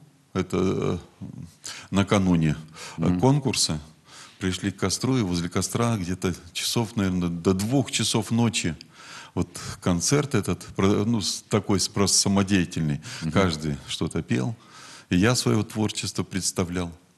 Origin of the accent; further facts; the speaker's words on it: Kyrgyzstan; born there; Я родился в Кыргызстане. Угу. Моя мать с Украины.